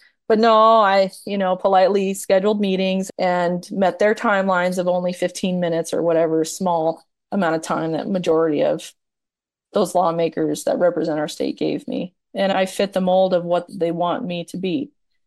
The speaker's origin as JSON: {"language": "English", "country": "United States", "said": "But what I feel as an American is I'm always afraid to say something because of the repercussions."}